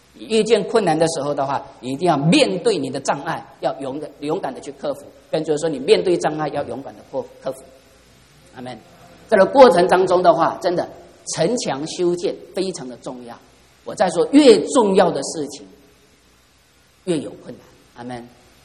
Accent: China; 我中国人非常的努力

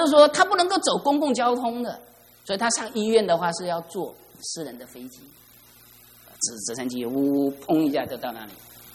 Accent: China; 然后我们中国人都说钱啊，这个钱不是万能啊

